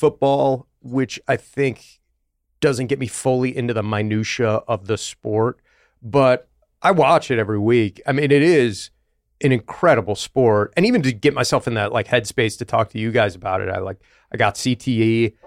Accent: Buffalo, New York, United States; But I grew up in Buffalo, which is a small city. They live and breathe football.

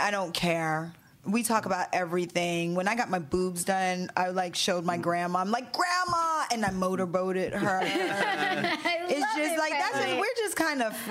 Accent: the South, United States; even though we're from the South.

